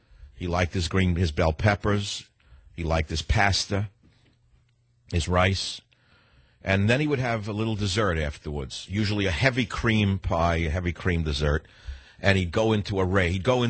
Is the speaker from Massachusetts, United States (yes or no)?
no; New York City, New York, United States; thank you for calling from the great city of New York City, my hometown, my original hometown.